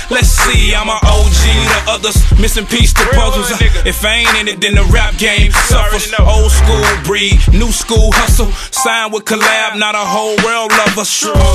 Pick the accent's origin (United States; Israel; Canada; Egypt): United States; the South; Y'all niggas forgot I was from the South, huh?